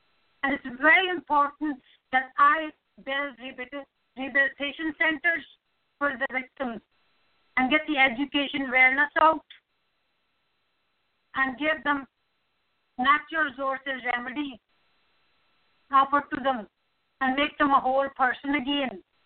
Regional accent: Pakistan; now in United Kingdom; I was trafficked from Pakistan, of course, and to England and Northern Ireland.

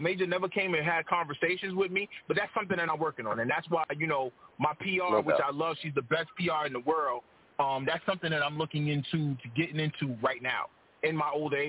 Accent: Brooklyn, New York, United States; now in Connecticut, United States; I am from, right, currently now I live in Connecticut, but I am from Brooklyn, New York, the East New York section of Brooklyn.

